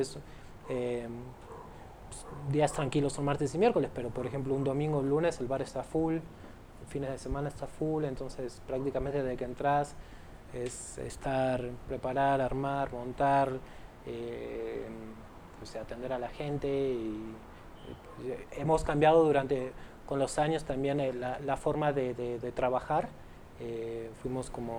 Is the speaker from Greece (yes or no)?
no; Argentina; moved away as an adult; Pero pues yo soy de Argentina, ¿no? Llegué a los 31 acá